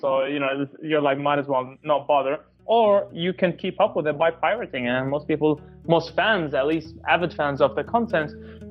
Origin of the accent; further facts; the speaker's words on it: New Zealand; You know, I grew up in New Zealand